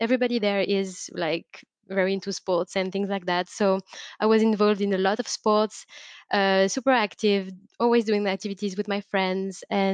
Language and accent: English; Annecy, Auvergne-Rhône-Alpes, France; English is a second language; I'm French. I grew up in a city called Annecy. It's in the French Alps, next to the Italian border.